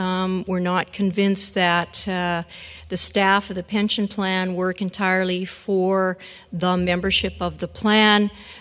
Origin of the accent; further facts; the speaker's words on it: Saskatchewan, Canada; from Saskatchewan